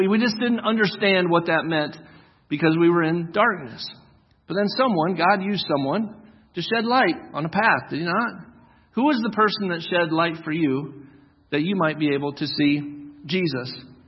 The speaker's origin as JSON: {"language": "English", "town": "Kalkaska", "region": "Michigan", "country": "United States", "tie": "born or raised there", "said": "like I grew up here in Kalkaska, if you saw me as a snot-nosed little kid running around here for the 17 years that I was here"}